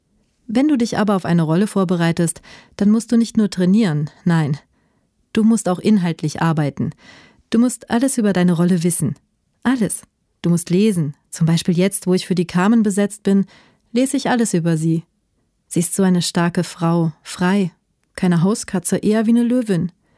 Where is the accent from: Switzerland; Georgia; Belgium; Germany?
Georgia; also born or lived in St. Petersburg; Ich bin im Krieg in Georgien aufgewachsen. Meine Tante hat mich dann nach St. Petersburg geholt.